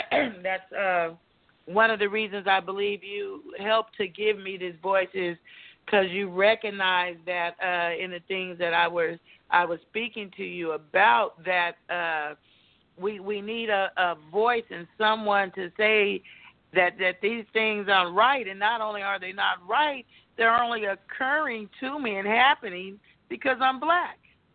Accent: Hanford, California, United States; yeah, I'm from Hanford, California. Been born, not born here, but raised here all my life. I've gone to school, from kindergarten through high school

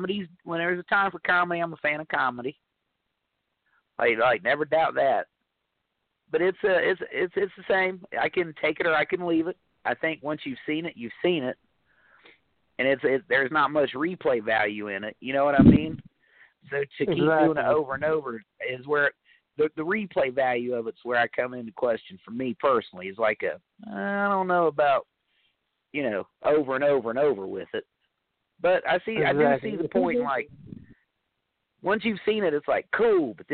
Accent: United States; I'm an American guy.

